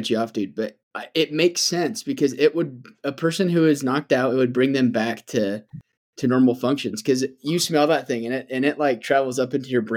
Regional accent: Utah, United States; Yeah, so I grew up in Utah. I've lived in Utah my whole life.

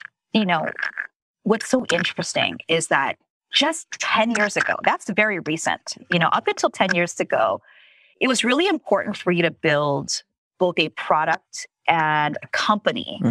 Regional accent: Philippines; And I'm Asian, by the way, so I can say that. Okay, I'm Filipino.

